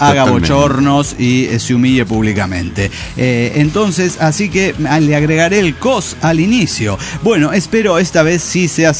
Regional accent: Lima, Peru; de Lima, Perú.

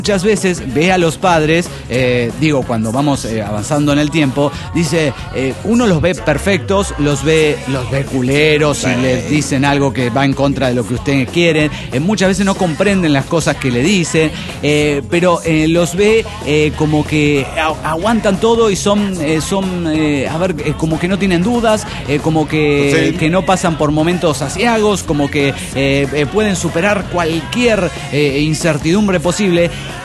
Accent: Desaguadero, La Paz, Bolivia; de Desaguadero, Bolivia.

